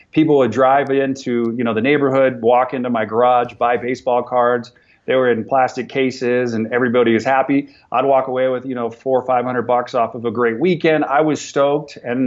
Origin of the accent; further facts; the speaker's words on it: California, United States; because I'm from California